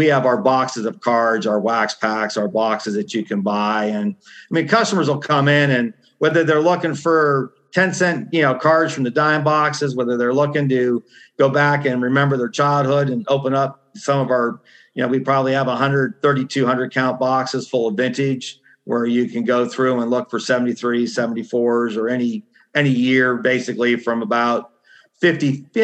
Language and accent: English; Erie, Pennsylvania, United States; So, I grew up in Erie, PA.